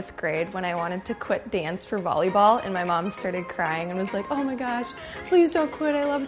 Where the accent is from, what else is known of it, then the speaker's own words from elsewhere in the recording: Minnesota, United States; I was born and raised in Minnesota, so I've always been in love with the Vikings.